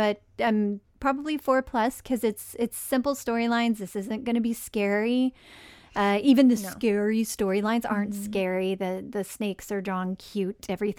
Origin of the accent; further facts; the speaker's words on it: Texas, United States; Because I'm from West Texas where we had deer mice.